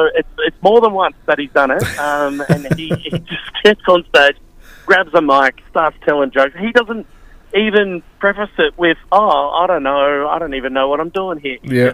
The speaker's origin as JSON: {"language": "English", "town": "Wagga Wagga", "region": "New South Wales", "country": "Australia", "tie": "born or raised there", "said": "I grew up in Wagga Wagga"}